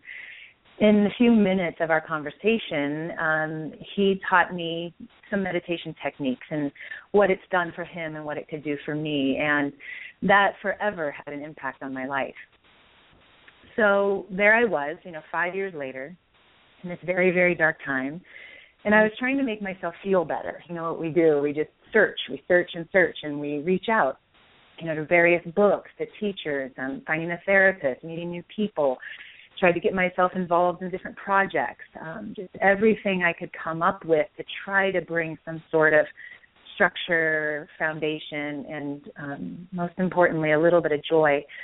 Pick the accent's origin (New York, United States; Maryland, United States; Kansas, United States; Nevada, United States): Nevada, United States; Lake Tahoe; moved away as an adult; So I grew up in Lake Tahoe, Nevada, and I moved to Washington, D.C. in my early 20s with my former husband.